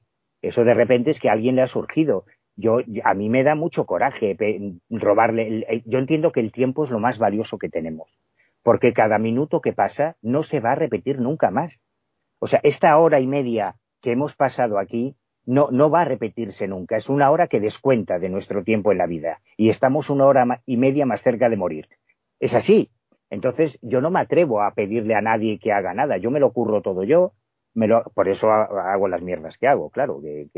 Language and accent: Spanish; Galicia, Spain; siendo un gallego que creció en los años 80 en la Galicia de la heroína